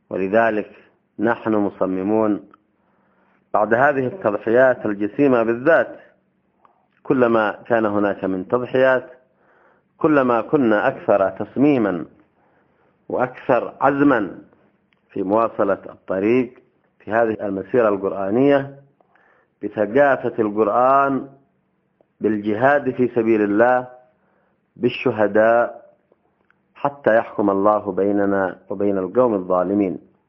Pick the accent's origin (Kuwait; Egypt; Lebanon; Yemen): Yemen; بلدنا اليمن